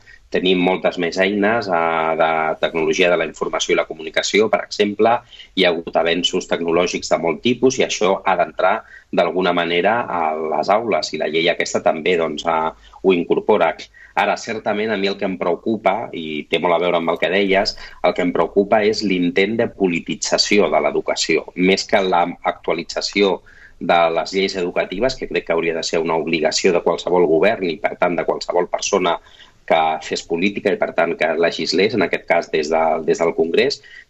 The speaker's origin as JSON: {"language": "Catalan", "town": "Sabadell", "region": "Catalonia", "country": "Spain", "said": "d'un barri que coneixes molt bé castellanoparlant a Sabadell, que és el de Torre Romeu, i si jo avui sóc bilingüe és gràcies al model d'immersió lingüística, no?"}